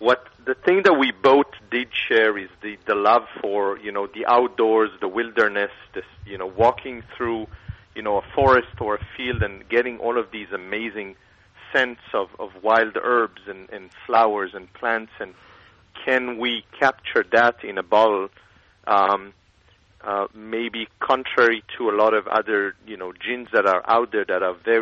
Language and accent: English; Israel; English is a second language; I'm from Israel